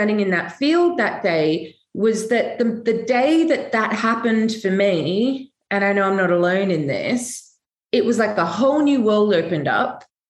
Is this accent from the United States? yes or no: no; Australia; moved away as an adult; now in United Kingdom; I grew up in Australia, I now live here in the UK. And it happened because like when I was 18, I just like had to go.